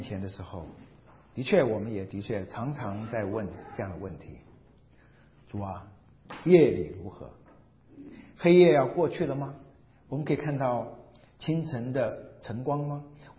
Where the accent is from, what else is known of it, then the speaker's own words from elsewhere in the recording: China; 好像我们中国人就喜欢说要双保险三保险